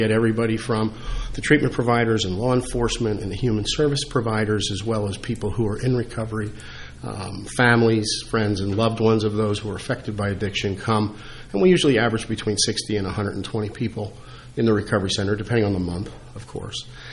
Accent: New Jersey, United States; So I'm from Mercer County, still use a lot of my health care down there

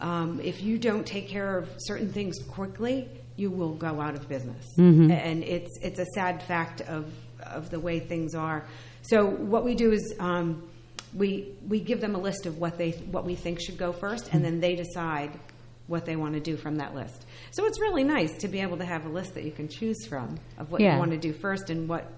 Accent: New Jersey, United States; I said, oh, I'm from New Jersey

